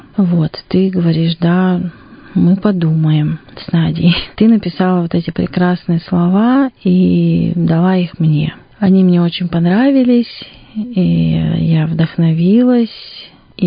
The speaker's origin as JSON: {"language": "Russian", "town": "Irkutsk", "region": "Irkutsk Oblast", "country": "Russia", "tie": "born or raised there", "lives_now": "Moscow, Russia", "said": "Долгое время я прожила в Москве, да, 23 года уже, но 25 лет все-таки я родилась и выросла в Иркутске."}